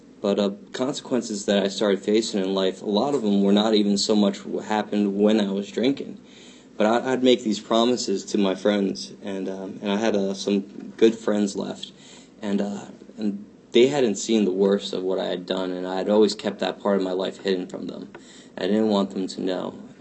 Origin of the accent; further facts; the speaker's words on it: Summit, United States; I grew up in Summit, right next town over.